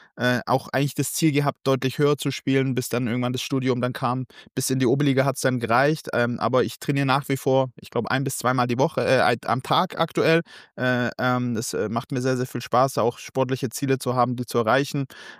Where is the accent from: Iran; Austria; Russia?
Iran; now in Germany; ich habe meine Wurzeln im Iran. Wir sind aus dem Iran geflüchtet, auch klassisch als Flüchtlinge mit auch allem, was dazugehört, Asyl beantragt in Deutschland und so weiter.